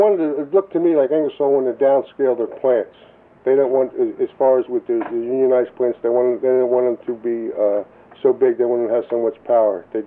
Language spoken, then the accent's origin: English; Easton, Pennsylvania, United States; I'm from Easton.